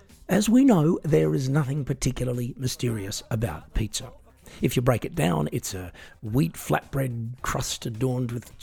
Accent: Australia; So, I grew up in Australia

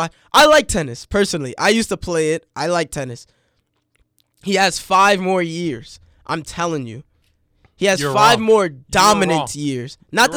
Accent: New York, United States; The funniest thing about it is I'm from New York, so me liking the Patriots.

